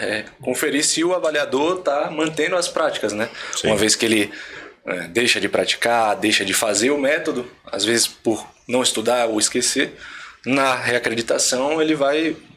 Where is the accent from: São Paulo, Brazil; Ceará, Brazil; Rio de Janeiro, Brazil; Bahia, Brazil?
Bahia, Brazil; Salvador; sou de Salvador, Bahia.